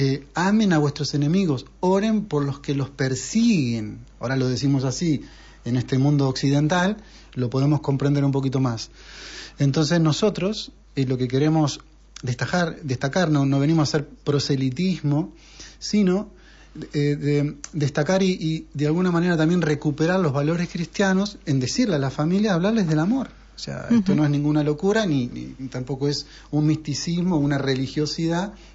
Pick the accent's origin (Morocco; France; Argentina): Argentina; Catalan is a second language; Però me fa vergonya per la meva pronunciació.